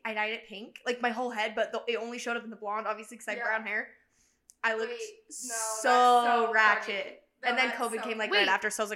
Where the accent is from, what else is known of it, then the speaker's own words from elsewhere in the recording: Logan, United States; I grew up in Logan, like I said, and my childhood was honestly great. Like, I lived in a neighborhood that had tons of kids my age.